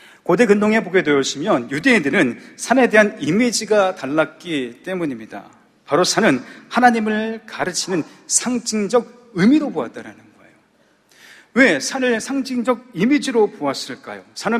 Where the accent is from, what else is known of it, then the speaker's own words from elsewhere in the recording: South Korea; 한국 사람인 것을 제가 어필하고 싶었나 봅니다. 아니야! 한국 사람이야.